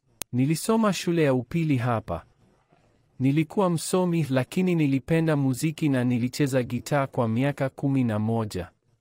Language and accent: Swahili; Toronto, Ontario, Canada; Nilizaliwa Toronto, nimelelewa hapa, lakini familia yangu ina asili ya Kihindi. Sehemu kubwa ya maisha yangu ilihusu mchanganyiko wa utamaduni wa Kanada na ule wa Kihindi nyumbani.